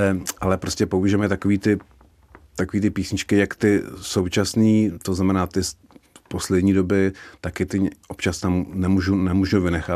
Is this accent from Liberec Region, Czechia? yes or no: yes; Turnov, Liberec Region, Czechia; Já pocházím z Turnova, tam je, to je takový železniční uzel a je tam hrozně krásný depo